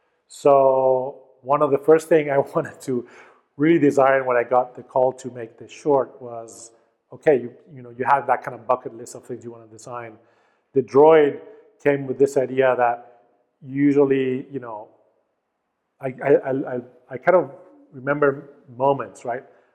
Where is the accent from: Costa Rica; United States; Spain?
Spain; I grew up in Spain